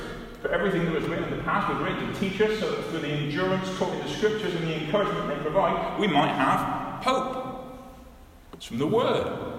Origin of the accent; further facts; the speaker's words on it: United Kingdom; But we're British, aren't we?